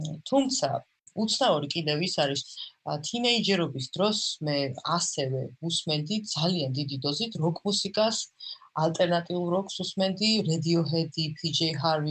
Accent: Kyiv, Kyiv City, Ukraine; მე ბავშვობაში დავდივი ფოლკლორულ ანსამბლში კიევში 6 წლიდან 17 წლამდე, ნუ იქ გავიზარდე რა.

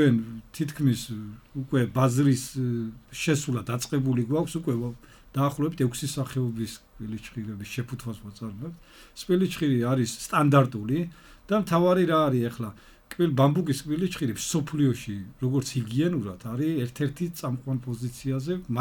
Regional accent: Kobuleti, Adjara, Georgia; ეხლა ქობულეთიდან ვარ მე წარმოშობით ქობულეთში ცხოვრობ

